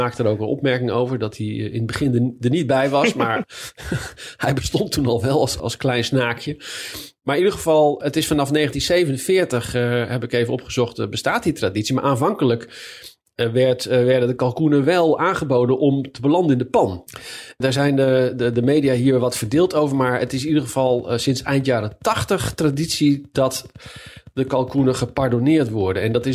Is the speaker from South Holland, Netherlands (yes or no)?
yes; Leiden, South Holland, Netherlands; Hè, wij komen dan uit Leiden